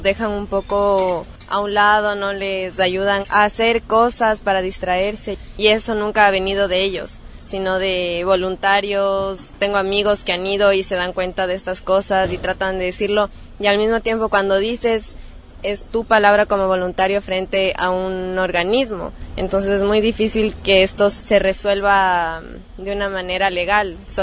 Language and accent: Spanish; Quito, Pichincha, Ecuador; Soy de Ecuador, de Quito.